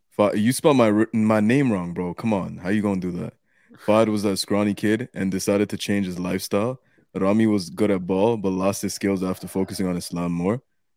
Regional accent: Canada; And we literally grew up here in Canada.

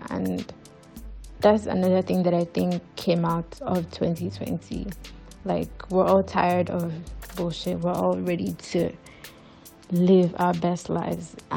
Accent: Nigeria; And SARS, that was a very turning point for me as a Nigerian.

